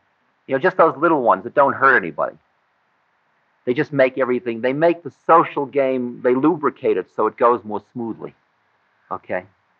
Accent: United States; And they see me come in with this important official, and I'm an American.

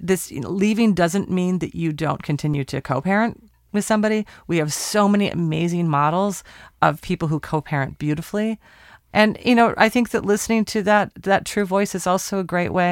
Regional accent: Portland, Oregon, United States; We're recording in my hometown, Portland, Oregon.

